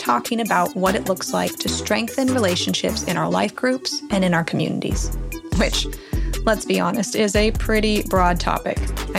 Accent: Wichita, Kansas, United States; It's a homeless shelter in my hometown, Wichita, Kansas.

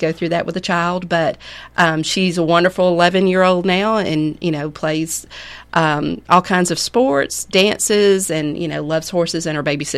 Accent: Douglasville, Georgia, United States; now in Macon, United States; I was born and raised in Douglasville, Georgia.

